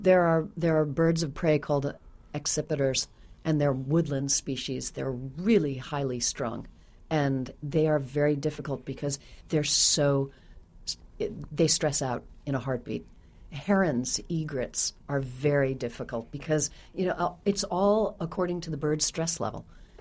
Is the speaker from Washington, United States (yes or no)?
no; New York, United States; I am here from New York visiting Tulsa, and it's my first time here.